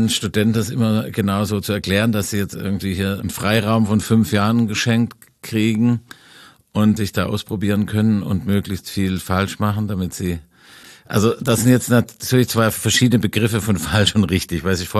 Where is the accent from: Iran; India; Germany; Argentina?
Germany; Swabia; für mich aus dem Dorf in Schwaben.